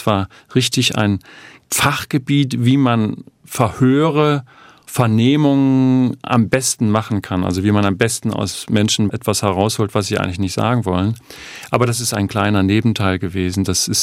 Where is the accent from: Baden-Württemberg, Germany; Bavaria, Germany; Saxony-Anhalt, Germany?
Saxony-Anhalt, Germany; Halle; Also ich war als Kind in der DDR, in der man ja von der Welt abgeschottet war, immer, ja, kann man schon sagen, stolz, dass so ein Weltbürger aus dieser Stadt kam, eben Händel.